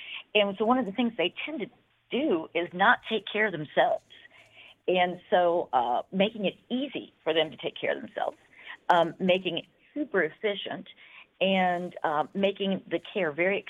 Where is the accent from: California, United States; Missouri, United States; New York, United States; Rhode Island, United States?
Missouri, United States; Oh, well, I hail from Missouri originally, and that's where I trained, and then did my residency in Kentucky, in Louisville.